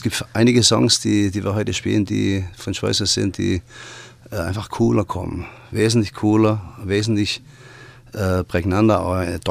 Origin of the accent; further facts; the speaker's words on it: Baden-Württemberg, Germany; accent: Upper Swabian; wenn wir diese schwäbischen Sachen mit unserem oberschwäbischen Dialekt singen würden